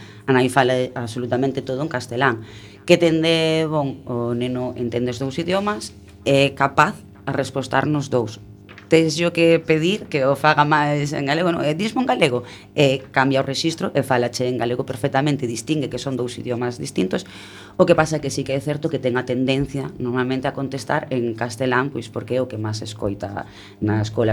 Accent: Galicia, Spain; Pois aí como boa galega vouche responder que depende.

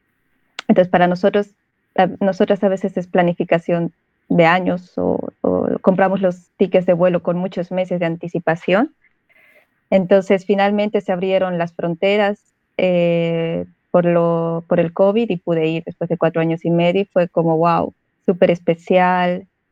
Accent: Bolivia; a decirles a todas y todos que soy de Bolivia

